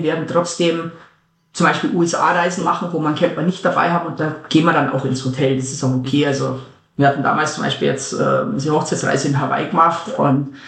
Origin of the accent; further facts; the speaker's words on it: Southern Germany, Germany; Aufgewachsen bin ich ziemlich im Süden von Deutschland, nahe an den Alpen.